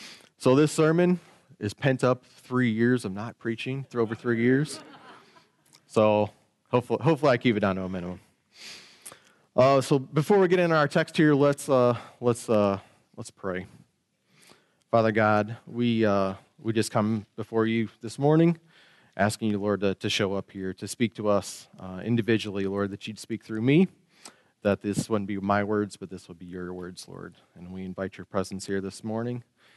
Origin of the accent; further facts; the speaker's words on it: Mishawaka, Indiana, United States; Me, I was born and raised in Mishawaka. Went to Mishawaka High School, played football, and I wrestled there.